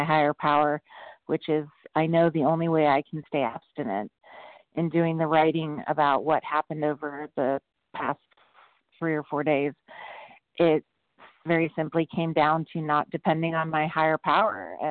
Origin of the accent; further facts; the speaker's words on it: Ireland; I'm Irish, and I'm, you know, Irish by culture, and I swear it makes me more stubborn.